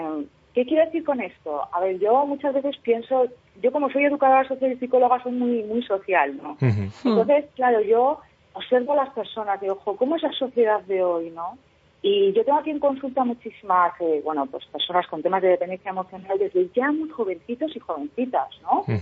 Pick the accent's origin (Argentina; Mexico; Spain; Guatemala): Spain; Madrid, Community of Madrid; accent: Madrid; Sí, yo tengo una historia, y es que, fijaos, es que yo soy madrileña.